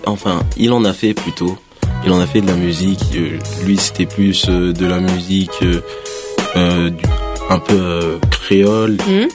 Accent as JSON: {"language": "French", "region": "Hauts-de-France", "country": "France", "said": "Oui, je viens de l'Oise, du coup, plus proche"}